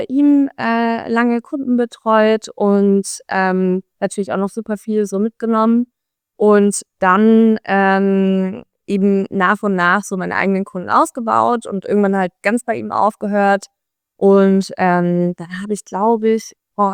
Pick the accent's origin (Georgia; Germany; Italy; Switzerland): Germany; Baden-Württemberg; now in Dublin, Ireland; Ich komme nämlich aus dem Schwabenländle.